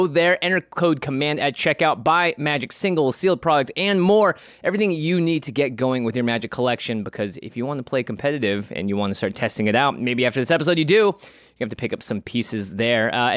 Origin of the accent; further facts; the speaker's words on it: Seattle, Washington, United States; because Josh grew up in Oregon, I grew up in Seattle, so both of us were Seahawks fans